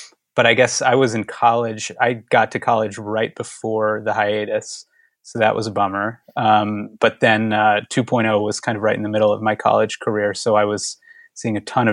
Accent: Philadelphia, Pennsylvania, United States; In Philadelphia.

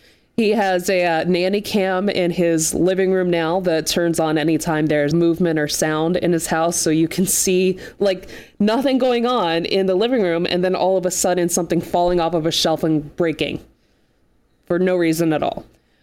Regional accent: Asheville, North Carolina, United States; One of them is the artist … who I think is based out of Asheville, which is what I consider my hometown there

